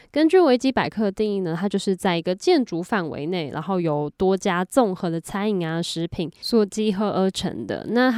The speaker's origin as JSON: {"language": "Chinese", "country": "Taiwan", "said": "例如我们台湾人可能就比较会知道中式的料理讲求大火快炒的热度"}